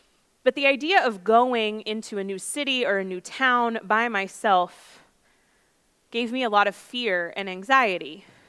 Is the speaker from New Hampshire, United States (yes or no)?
no; Lexington, Kentucky, United States; And then the other offer was in my hometown, in Lexington, where my classroom would be my grandfather's old classroom. And so, of course, I chose to move back to my hometown.